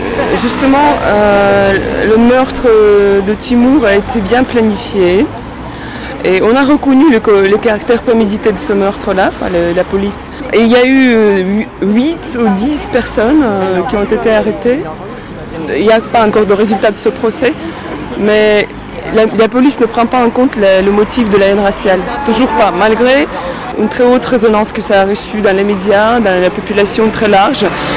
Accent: Russia; now in Paris, France; je suis de la Russie, je suis étudiante à Paris depuis 4 ans.

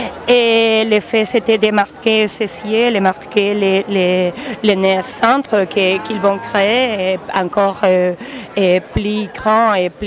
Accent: Madrid, Community of Madrid, Spain; now in Barcelona, Spain; et ici à Barcelone, je suis de Madrid

